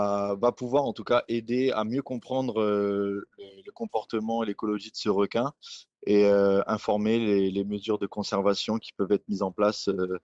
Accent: New Caledonia; moi je suis né et j'ai grandi en Nouvelle-Calédonie, donc j'ai fait toutes mes études.

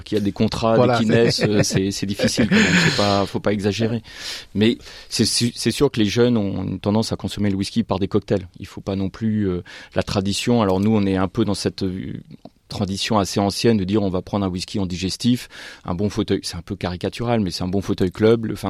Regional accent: France; des whiskies qu'on n'arrive plus à trouver chez nous en France.

